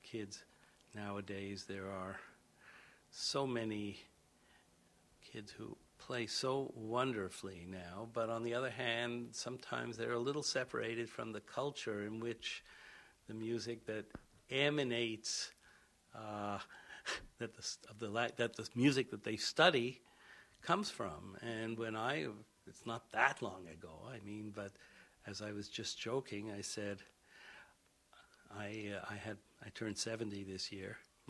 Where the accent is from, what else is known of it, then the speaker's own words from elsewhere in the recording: Montreal, Quebec, Canada; I was brought up in Montreal, and at that time, for many people, automatically went to McGill